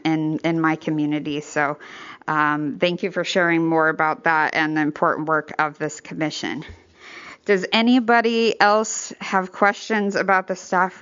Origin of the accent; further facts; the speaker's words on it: Illinois, United States; I grew up in Sangamon County and lived there for many years. I had worked in mental health services there.